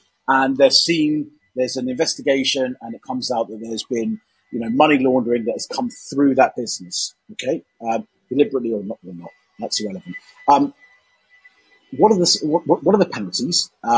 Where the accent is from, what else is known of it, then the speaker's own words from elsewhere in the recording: South Africa; Am I, as a South African, still allowed to trade with that organization as long as it's not using US dollars?